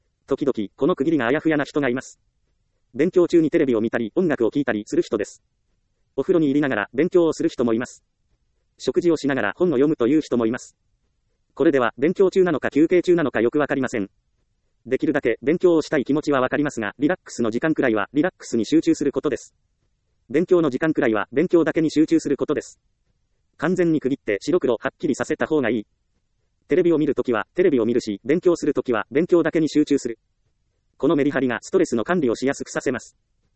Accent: Ehime, Japan; 私の実家は愛媛県の田舎町です。家は川や畑に囲まれ

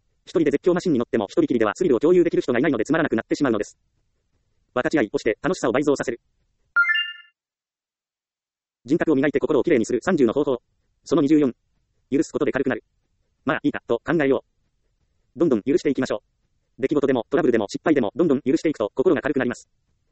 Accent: Ehime, Japan; 私の実家がある愛媛には田舎という姓もあり、お年寄りがたくさんいます。

